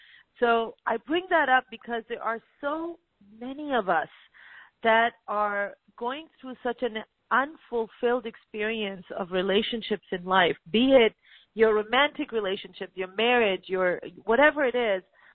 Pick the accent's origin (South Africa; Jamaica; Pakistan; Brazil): Pakistan; now in United States; I am from Pakistan. I keep going back many times a year, as many times as I can afford to.